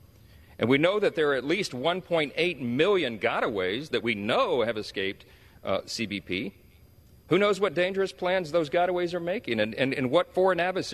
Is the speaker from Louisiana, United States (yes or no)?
yes; Louisiana, United States; 35 of our 50 states, including my home state of Louisiana, don't have a population that large.